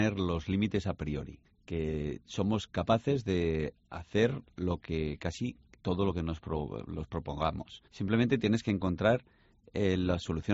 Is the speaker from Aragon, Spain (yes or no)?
yes; Aragon, Spain; Debe ser que soy maño